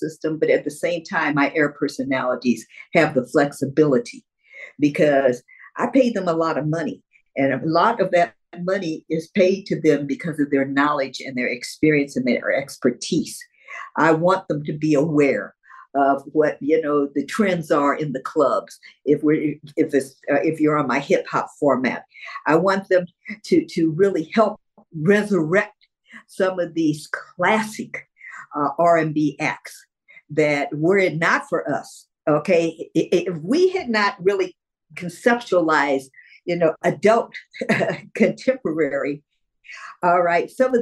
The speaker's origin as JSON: {"language": "English", "town": "Omaha", "region": "Nebraska", "country": "United States", "tie": "born or raised there", "said": "Okay, growing up in Omaha, Nebraska, it was strictly Black folks, white folks, and our Native American brothers and sisters were on reservations."}